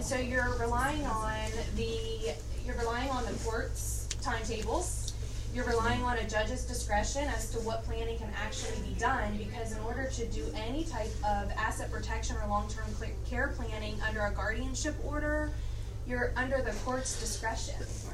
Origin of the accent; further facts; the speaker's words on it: Seaford, Delaware, United States; I'm from Seaford, Michelle's from Laurel, we're local girls, and we are extremely passionate about getting this word out to people in our community that need it.